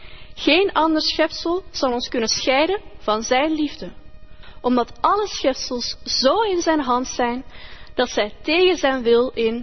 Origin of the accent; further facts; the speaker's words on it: Leuven, Flanders, Belgium; Leuven, de stad in België waar ik ben geboren en opgegroeid